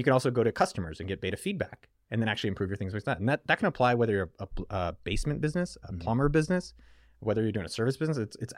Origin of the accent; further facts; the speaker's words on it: California, United States; born there; I come from Silicon Valley. Like I was just born there.